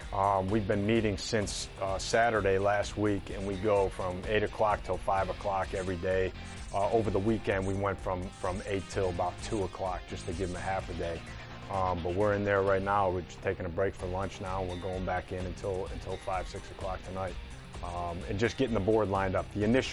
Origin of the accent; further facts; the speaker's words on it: Buffalo, New York, United States; Yeah, no, I grew up in New York, Buffalo, New York.